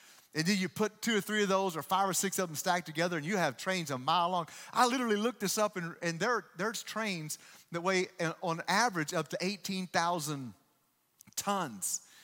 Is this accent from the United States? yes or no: yes; Texas, United States; And so we grew up in Texas, and in the Dallas-Fort Worth area, there's a theme park called Six Flags Over Texas.